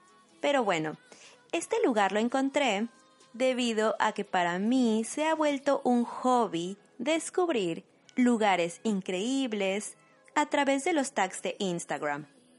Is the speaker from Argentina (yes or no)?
no; Mexico; now in Germany; una mexicana viviendo en Alemania